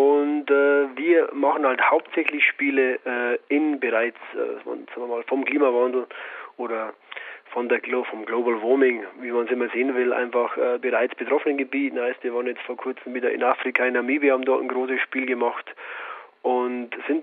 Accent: Zwiesel, Bavaria, Germany; ich komme ja aus Zwiesel, aus dem Bayerischen Wald, ist jetzt Zwiesel meine Heimat? Ja, ist es, aber eigentlich nur, weil halt eben meine Familie, meine Eltern dort sind

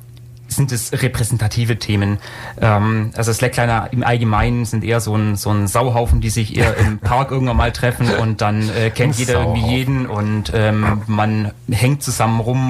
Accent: Baden-Württemberg, Germany; Ja, ich bin im weitesten Ulmer. Ich komme aus dem Alt-Donau-Kreis, aus einem relativ kleinen Dorf. Ich war auch im Wesentlichen mein ganzes Leben hier.

